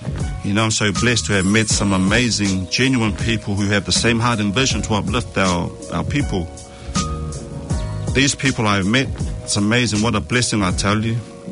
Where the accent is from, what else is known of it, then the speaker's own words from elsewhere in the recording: Auckland, New Zealand; We grew up in Grey Lynn. My brothers and I were born and raised in Grey Lynn.